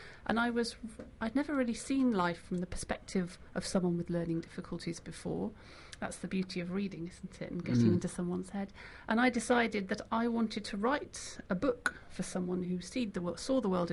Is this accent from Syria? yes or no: no; East Midlands, United Kingdom; now in Bath, United Kingdom; I grew up in Lincolnshire, that's right. I live in Bath now. I worked in London for quite a while as a lawyer